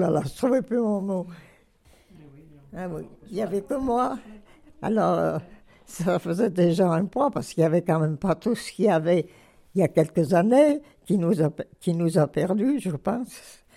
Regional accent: Grenoble, Auvergne-Rhône-Alpes, France; born there; Je suis née à Grenoble.

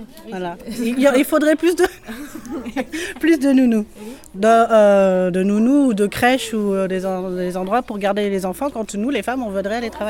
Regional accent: Voiron, Auvergne-Rhône-Alpes, France; Alors, moi, je suis de Voiron.

